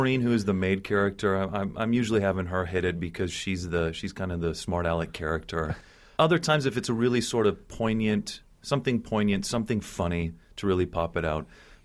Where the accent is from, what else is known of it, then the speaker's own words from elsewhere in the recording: Florida, United States; when I grew up in Florida in the 80s and early 90s